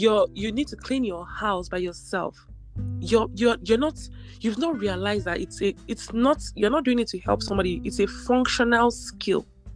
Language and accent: English; Nigeria; And if I'm going to take Nigeria as an example, because I'm from Nigeria, right?